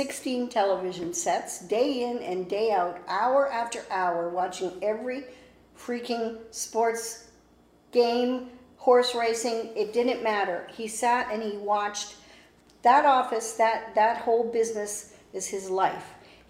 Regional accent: Canada; being Canadian, being an older woman

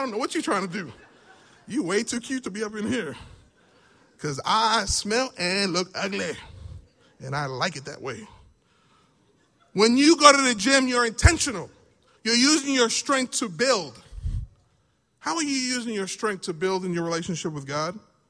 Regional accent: New York, United States; I'm from New York. There's crowds everywhere.

